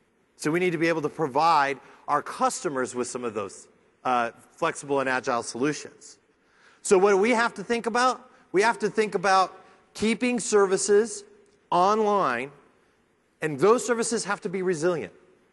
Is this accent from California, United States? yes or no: no; Seattle, Washington, United States; I'm from Seattle, so it's Starbucks, right?